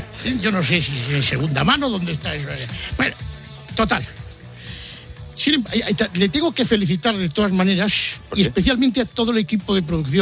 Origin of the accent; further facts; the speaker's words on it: Málaga, Andalusia, Spain; soy la chivata malagueña